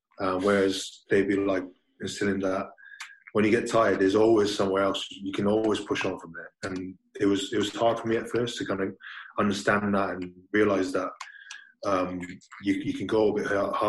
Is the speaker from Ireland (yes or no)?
no; Tonga; The only thing would be when I was younger, it wasn't something that we would do in Tonga.